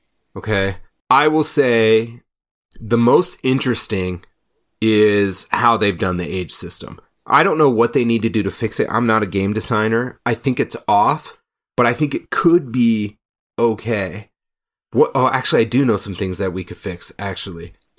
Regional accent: United States; And I'm an American. I like things spread out.

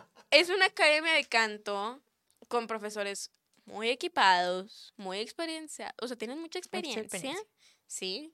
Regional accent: Mexico; Yo sí lo voy a reclamar como mexicana

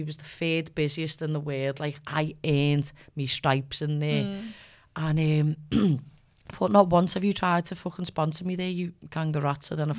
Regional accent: Liverpool, North West England, United Kingdom; I grew up in Liverpool, won a national title.

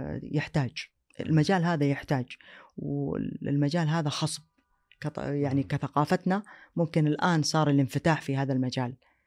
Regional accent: Saudi Arabia; نحن كشعب سعودي شعب مضياف

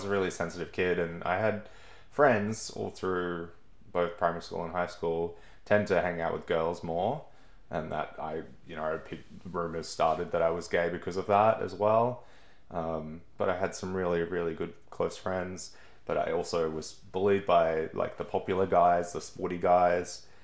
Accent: Cairns, Queensland, Australia; So I was born and raised in Cairns, up in Far North Queensland

